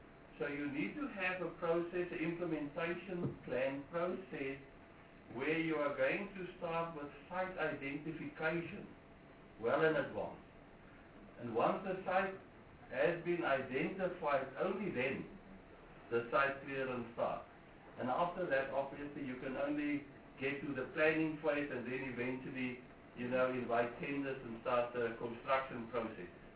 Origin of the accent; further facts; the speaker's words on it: Western Cape, South Africa; born there; also born or lived in Gauteng; I was born in the Western Cape and I spent my whole working life in Gauteng